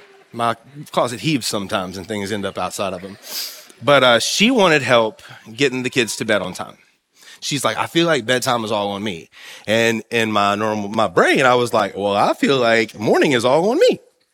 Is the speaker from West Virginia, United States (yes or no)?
yes; West Virginia, United States; I'm from West Virginia. I can't count like that.